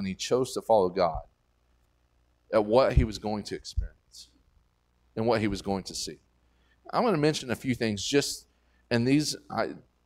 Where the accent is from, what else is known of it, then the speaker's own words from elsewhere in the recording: Texas, United States; We're from West Texas, it's dry as a bone.